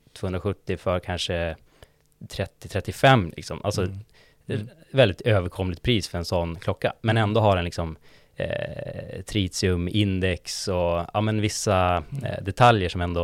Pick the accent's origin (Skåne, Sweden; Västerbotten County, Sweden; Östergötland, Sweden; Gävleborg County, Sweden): Västerbotten County, Sweden; Umeå; now in Stockholm, Sweden; Jag kanske några som hör på mitt S-ljud, det är visslande. Jag är från Umeå ursprungligen, bott i Stockholm i 7 år ungefär.